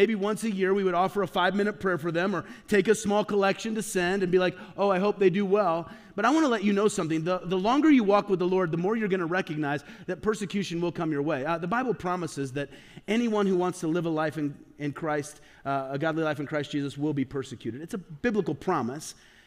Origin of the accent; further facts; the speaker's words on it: Peoria, Illinois, United States; I'm from Peoria, Illinois. That's where I'm from originally.